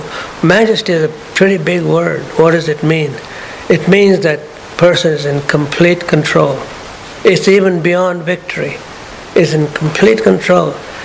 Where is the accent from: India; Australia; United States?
India; also born or lived in Pakistan; growing up in India, Pakistan, and then India, in the morning I always heard